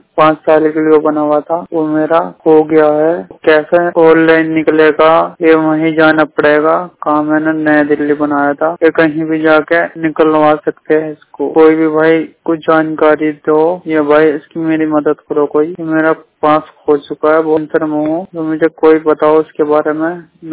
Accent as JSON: {"language": "Hindi", "town": "Meerut", "region": "Uttar Pradesh", "country": "India", "said": "मैं मेरठ का रहने वाला हूँ।"}